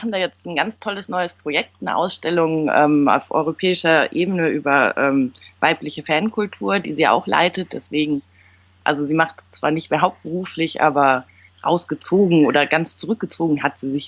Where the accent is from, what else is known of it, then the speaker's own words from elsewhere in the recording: Düsseldorf, North Rhine-Westphalia, Germany; Ich bin in Düsseldorf geboren und aufgewachsen